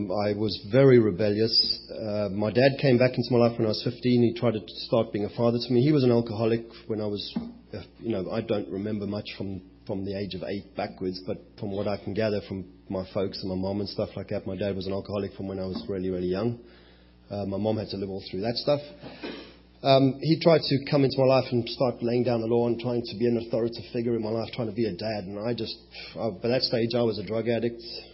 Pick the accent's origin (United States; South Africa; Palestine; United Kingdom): South Africa; And so from the age of 10, I lived in South Africa. I was born in South Africa.